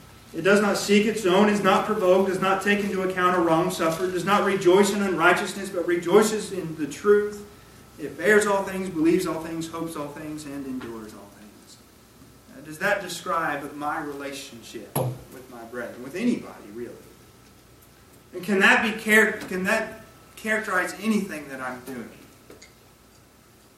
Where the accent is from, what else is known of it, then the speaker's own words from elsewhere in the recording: California, United States; I grew up in California.